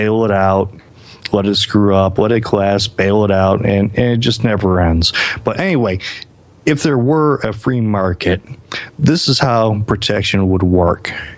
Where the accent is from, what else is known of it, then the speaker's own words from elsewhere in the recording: Detroit, Michigan, United States; I am from Detroit, the failed state project.